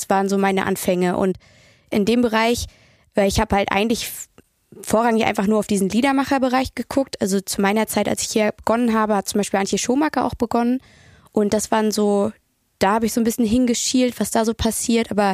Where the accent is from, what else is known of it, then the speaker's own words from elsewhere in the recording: East Germany, Germany; also ich bin tatsächlich aufgewachsen, also ich komme aus dem Osten und da haben wir halt ostdeutschen Rock gehört.